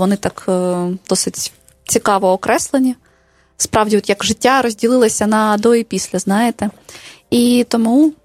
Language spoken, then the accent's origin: Ukrainian; Ilovaisk, Donetsk Oblast, Ukraine; now in Bucha, Ukraine; Вона про моє рідне місто, про Іловайськ